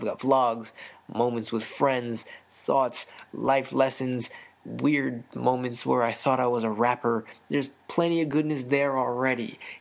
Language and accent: English; Canada; full disclosure, I am a Canadian